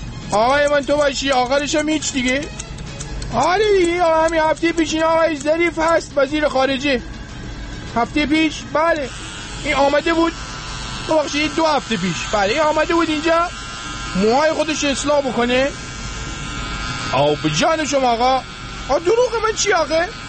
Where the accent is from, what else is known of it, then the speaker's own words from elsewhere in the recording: Rasht, Gilan, Iran; منم آرایشگرم، منم رشتیم